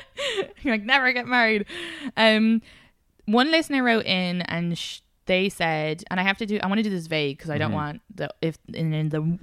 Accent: Ireland; I know, and I'm an Irish woman.

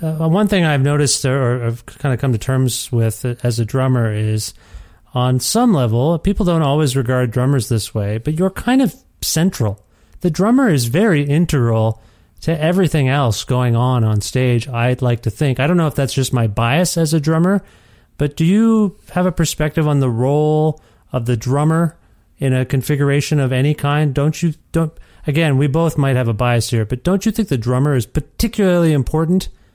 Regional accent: Ontario, Canada; now in Alberta, Canada; I'm originally from Ontario, so I just moved to Alberta in January

